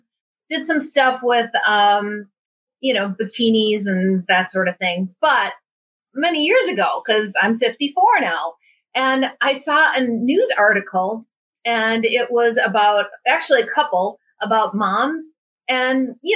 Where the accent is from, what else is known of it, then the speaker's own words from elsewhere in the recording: Midwest, United States; I'm from the Midwest. I mean, I'm frugal.